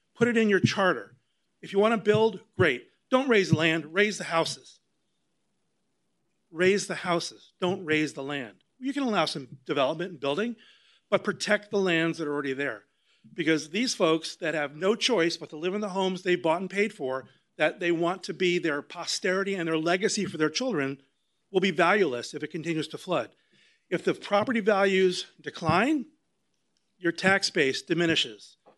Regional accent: Tomoka Farms, Florida, United States; I'm from the Tomoka Farms Village, a little bit north of here.

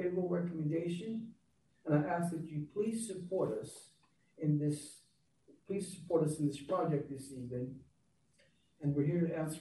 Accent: Sacramento, California, United States; I was born and raised in Sacramento. This is my home.

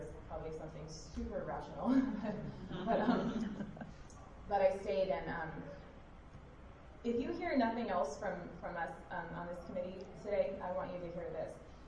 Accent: San Mateo, California, United States; I'm from San Mateo. I graduated from USF last month.

